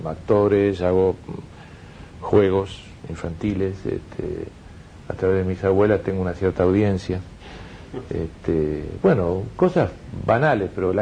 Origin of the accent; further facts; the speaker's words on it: Montevideo, Uruguay; Sayago, que es donde yo viví durante mi infancia, en Garzón y Ariel